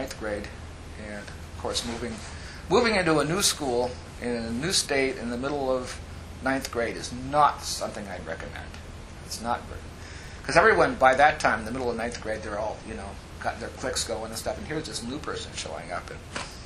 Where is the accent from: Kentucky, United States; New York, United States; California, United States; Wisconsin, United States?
Wisconsin, United States; Manitowoc; Anyway, then growing up in Manitowoc, I graduated from Lincoln High School in 1967.